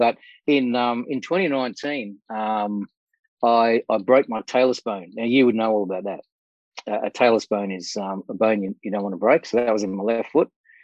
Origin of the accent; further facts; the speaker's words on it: Australia; live in Brisbane, originally from Cape Town, South Africa. So I came over to Australia when I was, you know, a little guy, about 7 years old. Never been back there. So I'm an Aussie. I love Australia.